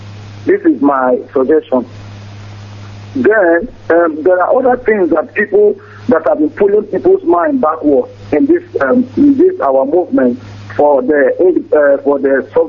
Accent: Nigeria; now in Manchester, United Kingdom; I'm from Umu Amara Ebu Amar in Ubuta local government in Muscat, Biafra land.

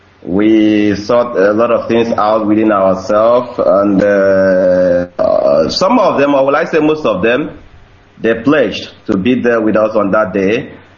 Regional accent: Umulumbe, Enugu State, Nigeria; English is a second language; now in Czech Republic; calling from Czech Republic. I am from Umulumbe in Ojebogne, local government of Enugu State, Biafra land.

